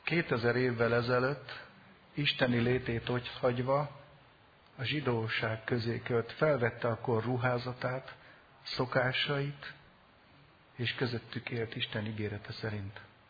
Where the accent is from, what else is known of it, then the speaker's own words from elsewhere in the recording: Hungary; én a nem zsidó törzsek közül, mondhatni így a pogányok közül, magyar vagyok. És örülök, hogy az vagyok, szeretem.